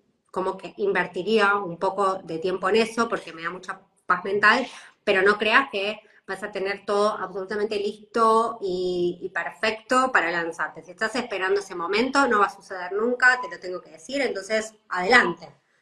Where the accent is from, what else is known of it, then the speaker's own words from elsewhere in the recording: Argentina; moved away; Eso es algo que también vengo trabajando mucho desde que me fui de Argentina.